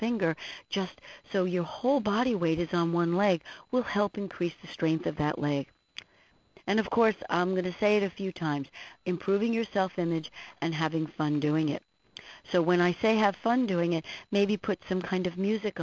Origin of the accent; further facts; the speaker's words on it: Northeast, United States; Say, well, I'm from the Northeast here, and the weather has been pretty dreadful